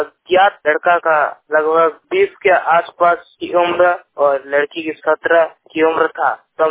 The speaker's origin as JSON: {"language": "Hindi", "town": "Kohda", "country": "India", "said": "झारखंड के पूर्वी सिंहभूम जिले के फुटका प्रखंड के जादवपुर थाना अंतर्गत हाथी बिहार पंचायत के कोहदा गांव के निवासी हूं।"}